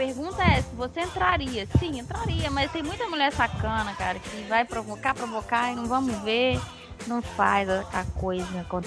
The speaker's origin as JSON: {"language": "Portuguese", "region": "Minas Gerais", "country": "Brazil", "said": "Eu sou mineira, bem."}